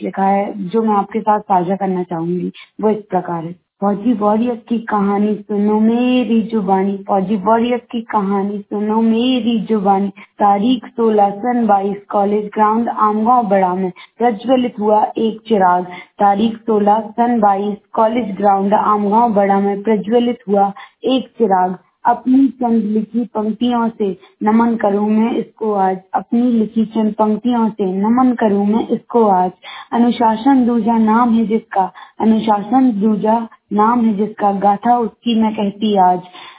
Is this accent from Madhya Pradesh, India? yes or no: yes; Madhya Pradesh, India; और मैं ग्राम इमलिया वगैरह तहसील गाड़ागाला जिला नरसिंहपुर मध्य प्रदेश की निवासी हूँ।